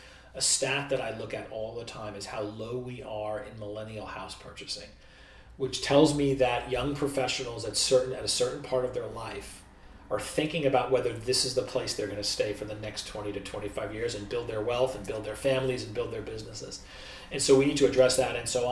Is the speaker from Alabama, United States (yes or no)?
no; New York City, New York, United States; moved away as an adult; now in Orlando, United States; So I moved here from New York City. I grew up in New York City.